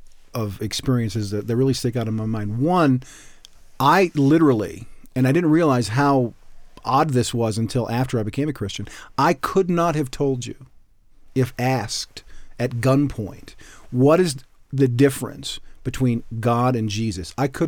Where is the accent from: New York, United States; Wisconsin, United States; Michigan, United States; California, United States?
Wisconsin, United States; Yeah, I'm a Wisconsin boy.